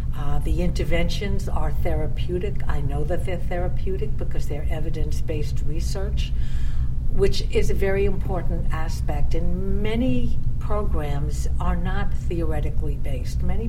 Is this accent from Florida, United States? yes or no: no; New York City, New York, United States; I was born and raised in the Bronx, so this is home to me.